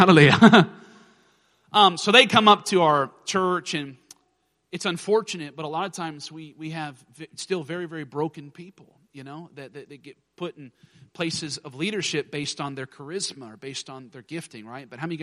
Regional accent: Alaska, United States; I was born and raised in Alaska, fifth generation Pentecostal preacher, praise God.

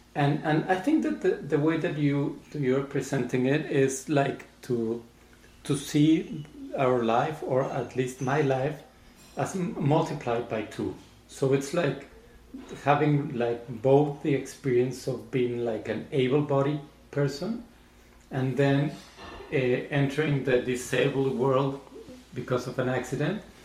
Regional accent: Mexico City, Mexico; So we grew up in Mexico City

